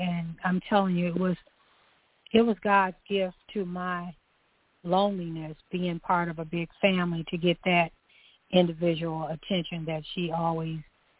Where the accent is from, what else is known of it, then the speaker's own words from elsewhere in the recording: Chicago, Illinois, United States; I was a teenager in the 60s. So I was in Chicago growing up on the South Side after the riots